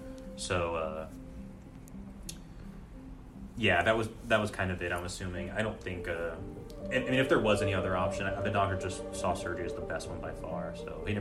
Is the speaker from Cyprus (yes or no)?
yes; Cyprus; I grew up in Cyprus. I'm 20 years old, and I'm in a university studying math.